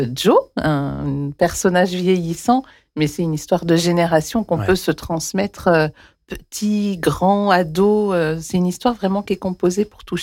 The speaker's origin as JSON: {"language": "French", "region": "Auvergne-Rhône-Alpes", "country": "France", "said": "Oui, je suis du Puy-de-Dôme."}